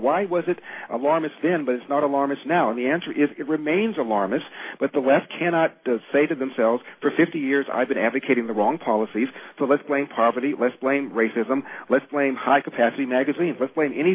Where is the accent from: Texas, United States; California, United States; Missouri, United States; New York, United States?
California, United States; Los Angeles; Now, I'm from South Central Los Angeles. I went to Crenshaw High School.